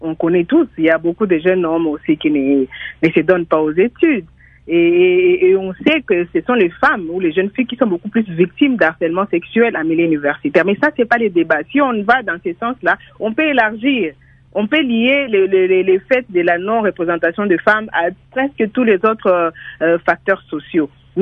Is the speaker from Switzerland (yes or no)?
no; DR Congo; Je voulais juste lui rappeler que la politique chez nous en RDC penche beaucoup plus sur des compromis